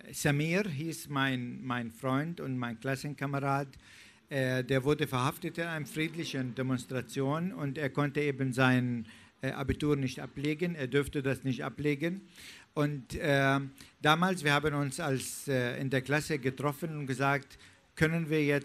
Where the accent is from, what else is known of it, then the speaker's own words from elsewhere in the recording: Bethlehem, West Bank, Palestine; Richtig, damals war Bethlehem Teil von Jordanien.